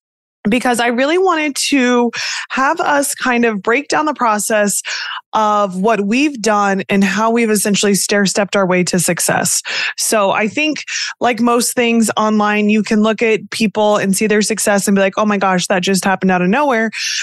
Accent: Midwest, United States; I'm from the Midwest.

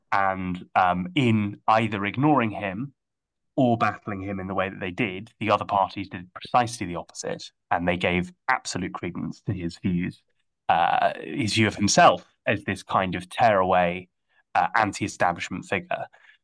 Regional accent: Wales, United Kingdom; as a Welshman myself

